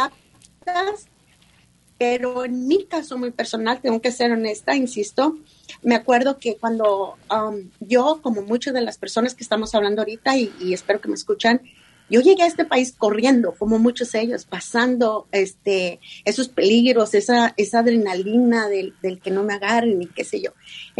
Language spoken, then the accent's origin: Spanish; Torreón, Coahuila, Mexico; moved away as an adult; now in Chicago, United States; Yo soy orgullosamente mexicana, del norte de del país, de Torreón, Coahuila.